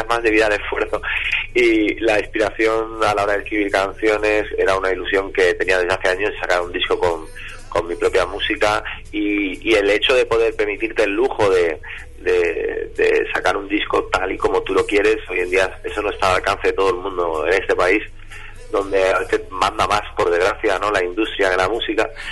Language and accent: Spanish; Ibiza, Balearic Islands, Spain; yo como buen ibicenco que soy